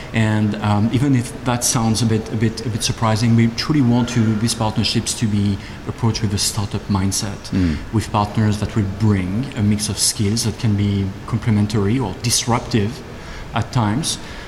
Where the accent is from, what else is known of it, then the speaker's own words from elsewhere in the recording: Switzerland; English is a second language; as you can guess from my accent, I'm not American. I'm actually Swiss